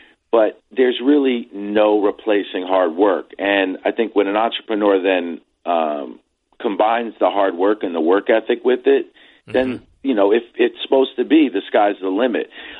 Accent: New York, United States; Upper West Side.

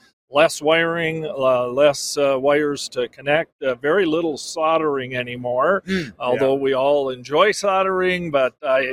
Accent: Fauston, Minnesota, United States; We're headquartered up in northern Minnesota in a small town, my hometown of Fauston.

